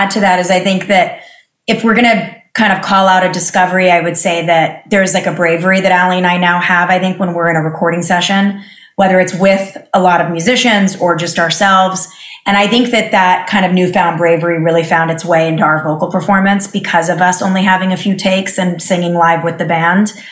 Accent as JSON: {"language": "English", "region": "California", "country": "United States", "tie": "born or raised there", "said": "driving down the PCH, growing up in California."}